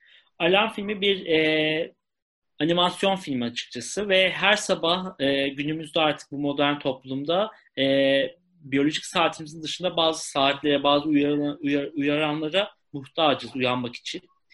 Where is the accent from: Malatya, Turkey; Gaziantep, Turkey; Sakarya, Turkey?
Malatya, Turkey; now in Istanbul, Turkey; Ben İstanbul'dayım. Normalde Malatyalıyım.